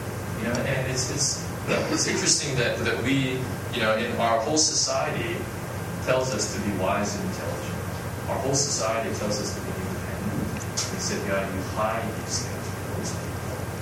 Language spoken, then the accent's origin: English; California, United States; now in Hong Kong; I'm going to my home state. You know, going back home, which is Southern California.